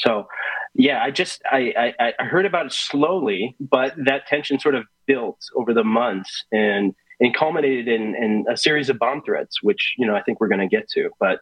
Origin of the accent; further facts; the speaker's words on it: Wisconsin, United States; So like you, Kristen, I grew up in Wisconsin